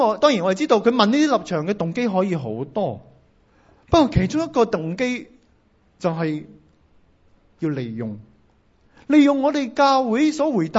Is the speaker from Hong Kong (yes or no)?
yes; Hong Kong; 以往我们香港人在权力面前，我们会力争空间，摆事实讲道理